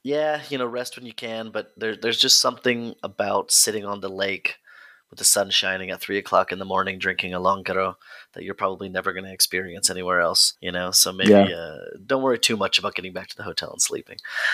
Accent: United States; Of course, I'm never going to stop being American. I'm always I'm likely always going to be the loudest person in the room. I'm likely always going to be, this kind of over the top caricature of a person because that's just where I'm from

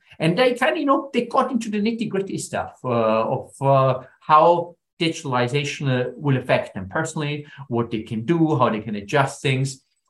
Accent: Austria; English is a second language; I'm from Austria, so, you know, the mountaintop is something I can certainly relate

